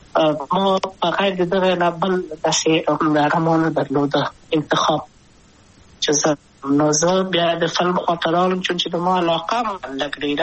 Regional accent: Kabul, Afghanistan; پلار مې د وردګو ولایت دی. خلګنسه چې دلې د کابل په تخته پل سیمه کې یم، او لویا شویم کابل کې

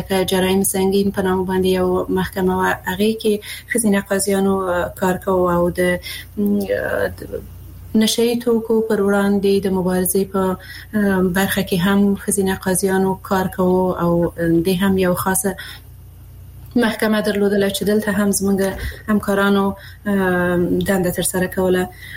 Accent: Afghanistan; زه د افغانستان یو هغه میرمن یم

